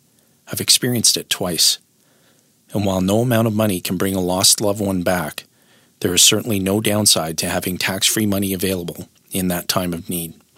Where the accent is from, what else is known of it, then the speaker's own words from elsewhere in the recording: Timmins, Ontario, Canada; moved away as an adult; now in Edmonton, Canada; I was in my early 20s and I received a job promotion that required a move from my hometown of Timmins, Ontario to Edmonton, Alberta.